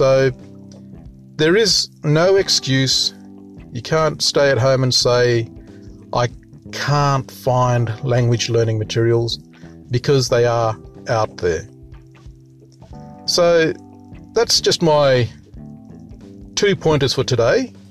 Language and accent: English; Western Desert, Australia; first language Ngalia; Now, I'm from the Western Desert speech communities, and we're lucky in that a lot of our Western Desert languages remain intact, although my particular language, Ngalia, we're down to about three speakers, myself and my brothers.